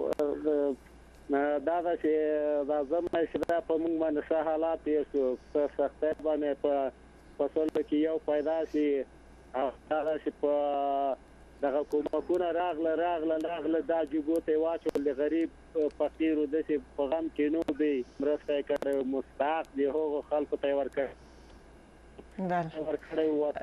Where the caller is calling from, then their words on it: Baghlan, Afghanistan; له بغلان مې درته زنګ وهله ده